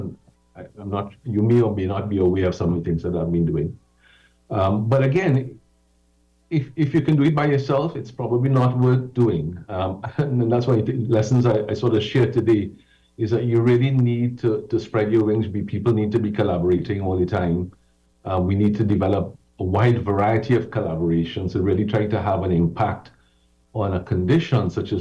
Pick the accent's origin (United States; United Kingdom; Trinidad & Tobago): Trinidad & Tobago; Port of Spain; So I grew up in Port of Spain. I was born in Bosnia, just around the Savannah. Spent many years playing football and roadside cricket in Maraval, went to Trinity College Maraval